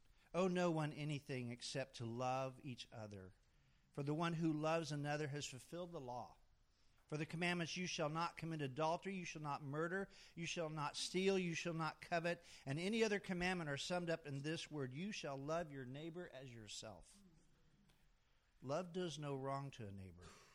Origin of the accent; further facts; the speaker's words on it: Kansas, United States; I was from Kansas, and I grew up in a little country church, and I hated it